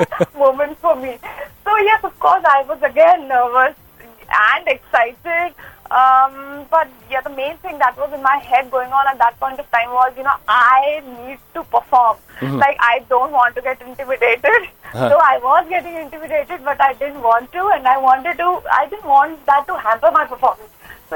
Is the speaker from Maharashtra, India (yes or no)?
no; Dehradun, Uttarakhand, India; I think I come from Dehradun, from a middle class family, from a small town.